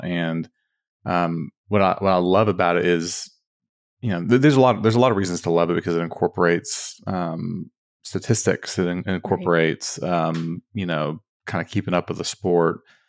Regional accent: Texas, United States; You know, we're from Texas, from DFW area.

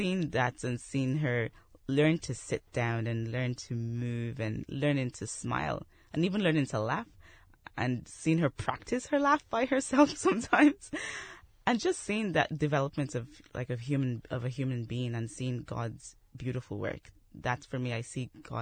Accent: Nigeria; now in Dublin, Ireland; I'm originally from Nigeria, and I've lived in Ireland 17 years in Dublin.

